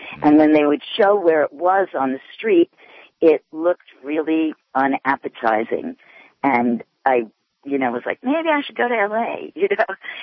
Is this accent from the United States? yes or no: yes; San Francisco, California, United States; when I go on the global stream and I say I'm from San Francisco, they're giving me flack.